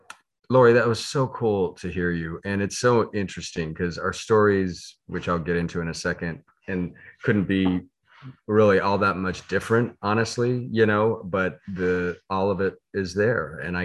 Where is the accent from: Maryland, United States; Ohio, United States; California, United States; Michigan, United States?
California, United States; Pasadena; born there; I was born in Pasadena, California, and was born to a nice kind of middle class, middle class family.